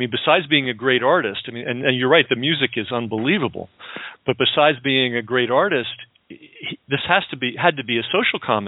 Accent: New York, United States; But it was a little bit like that when I was growing up in New York.

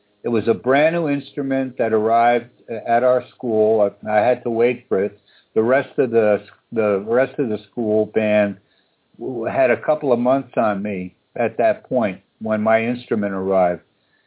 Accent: New York, United States; I was a kid from New York, don't forget. And here I was going down to still segregated Mississippi to college.

